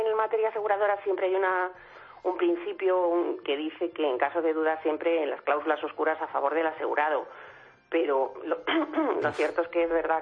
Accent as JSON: {"language": "Spanish", "town": "Madrid", "region": "Community of Madrid", "country": "Spain", "said": "De Madrid."}